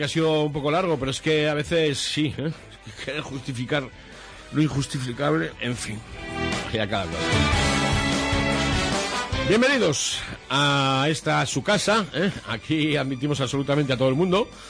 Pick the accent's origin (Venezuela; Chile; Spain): Spain; Navarre; ¿saben quiénes somos los navarros, los riberos?